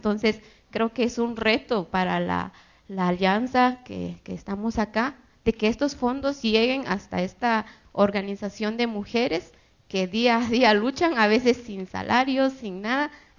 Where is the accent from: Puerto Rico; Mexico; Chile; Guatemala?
Guatemala; yo pienso en una organización de mi pueblo, de donde vengo, es una asociación de mujeres